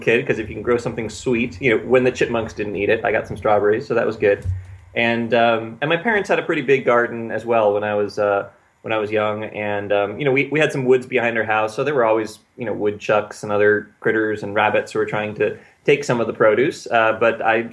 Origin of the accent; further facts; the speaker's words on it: Pennsylvania, United States; Well, I grew up in Pennsylvania, in southeast Pennsylvania to be specific, outside of Philadelphia.